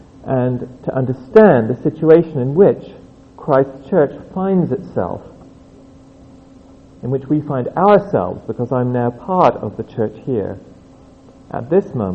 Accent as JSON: {"language": "English", "region": "England", "country": "United Kingdom", "lives_now": "United States", "said": "Now, please don't think that I am being critical about the United States, coming here as an Englishman and then making these statements"}